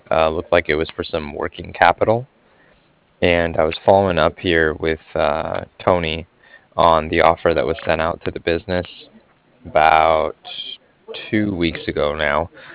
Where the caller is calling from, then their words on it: Cardiff, Wales, United Kingdom; And I'm calling from Cardiff, C-A-R-D-I-F-F, like Frank.